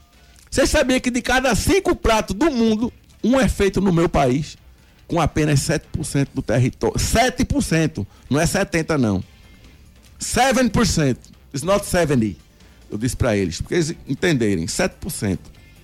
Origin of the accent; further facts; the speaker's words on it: Northeast Region, Brazil; accent: Nordestino; eu não nego minhas origens. E até em inglês, não, eu falei na ONU, eu falei com sotaque nordestino